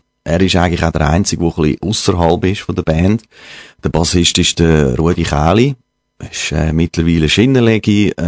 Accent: Wollerau, Schwyz, Switzerland; Wir sind aus dem Raum Wollerau und haben mit eher ein bisschen Metal angefangen

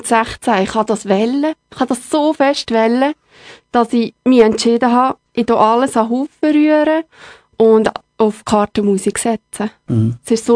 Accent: Willisau, Lucerne, Switzerland; Also ich bin in Willisau selber aufgewachsen, bin jetzt kürzlich gerade gezögelt.

